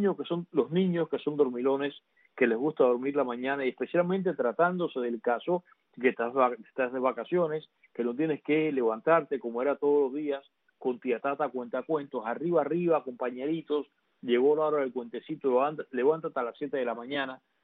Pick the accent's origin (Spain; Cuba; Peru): Cuba; Matanzas; yo lo que crecí fue en Matanzas.